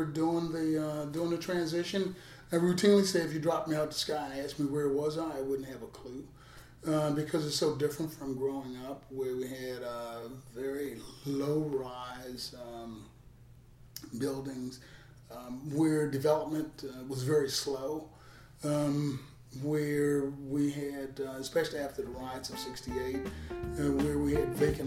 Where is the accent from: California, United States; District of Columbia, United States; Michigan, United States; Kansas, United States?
District of Columbia, United States; Washington; Yeah, I was born and raised in Washington, D.C. Been a D.C. resident all my life, well until going into the military.